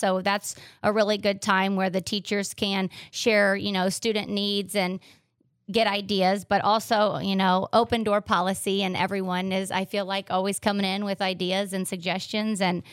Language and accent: English; Minster, Ohio, United States; Yeah, so I grew up in Minster.